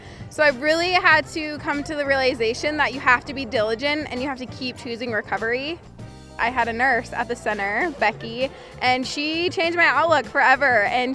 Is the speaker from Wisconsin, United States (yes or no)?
no; Manti, Utah, United States; I'm from Manti, Utah.